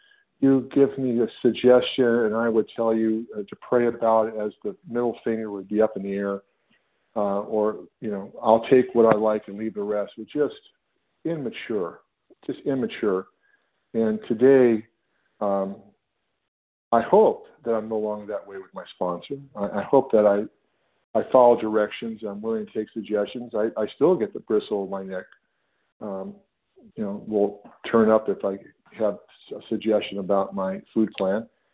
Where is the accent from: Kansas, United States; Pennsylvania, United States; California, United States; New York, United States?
California, United States; I'm from Northern California.